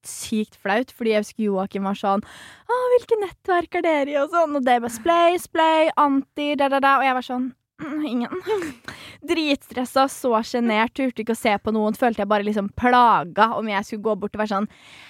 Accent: Nesodden, Akershus, Norway; Og jeg er jo fra Nesodden

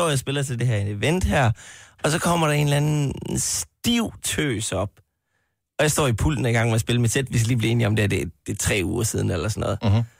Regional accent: Jutland, Denmark; Men vi er jo fra Jylland

